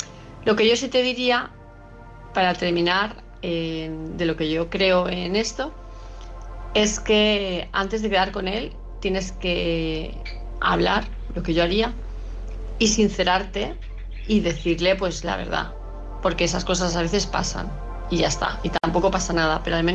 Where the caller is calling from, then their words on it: Palma de Mallorca, Balearic Islands, Spain; de Palma de Mallorca